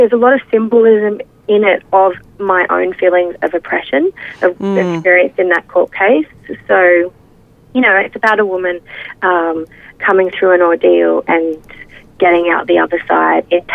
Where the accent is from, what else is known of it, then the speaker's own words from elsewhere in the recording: New South Wales, Australia; growing up in New South Wales, heard about Tasmania as this mysterious wild island